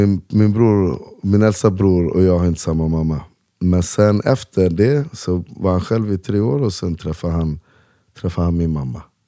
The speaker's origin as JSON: {"language": "Swedish", "town": "Uppsala", "region": "Uppsala County", "country": "Sweden", "tie": "born or raised there", "said": "vi snackade italienska. Men min mamma var mån om att vi skulle ha bra svenska. Det är inte konstigt eftersom vi är födda i Sverige"}